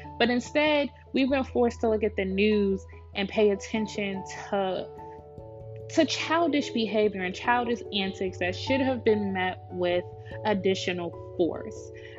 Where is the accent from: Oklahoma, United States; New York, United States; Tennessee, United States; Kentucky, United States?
New York, United States; Brooklyn; You know, I'm a city girl. I grew up in Brooklyn, New York, so I didn't have to deal with much racism in my face.